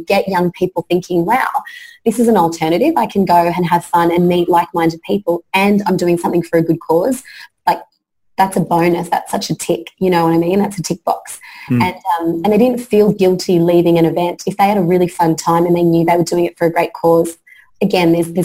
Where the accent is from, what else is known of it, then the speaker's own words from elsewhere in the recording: Australia; also born or lived in Philippines; I grew up in Australia, came from the Philippines. You know, my dad left from the Marcos regime over there in the 80s to bring up his kids in Australia.